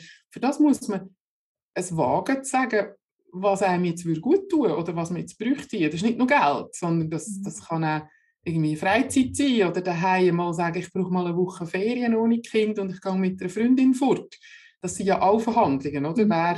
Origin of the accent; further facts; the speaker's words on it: Netherlands; ich bin ja in Holland geboren und bin genetisch 100% Holländerin. Und wir sind ja so ein Seefahrervolk